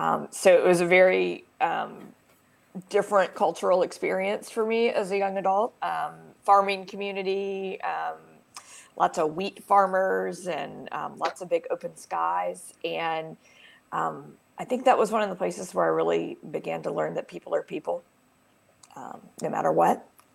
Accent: Nigeria; now in United States; I was born and raised in Nigeria and moved to the US about 16 years ago.

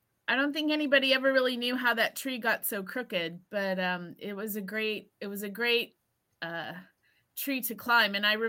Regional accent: San Antonio, Texas, United States; also born or lived in Turkey; I was born in Turkey and then we moved here and then we went there and what grade do you want to know? Where was I in school? Where did I live in what grade or whatever? I would just say San Antonio.

